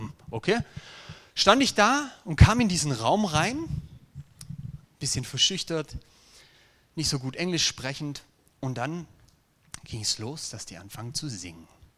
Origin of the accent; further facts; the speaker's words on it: Germany; dass es mir als Deutscher schwerfällt, um 8 Uhr so fröhlich zu sein?